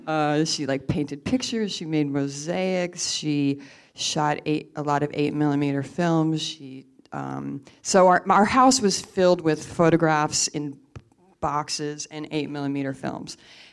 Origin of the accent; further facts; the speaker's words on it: New Jersey, United States; I mean, I lived in a town not that far away from New York City, but when you don't have a car and there's no public transportation and there's just farms and your bicycle, New York is very far away